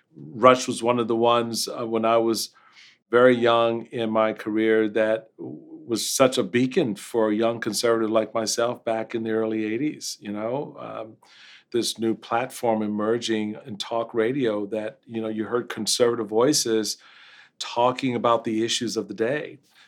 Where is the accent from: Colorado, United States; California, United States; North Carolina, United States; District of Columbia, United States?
District of Columbia, United States; Washington; Politics in this town, I grew up here in Washington, D.C., and so I've seen the politics of this town firsthand for a long time and know it well.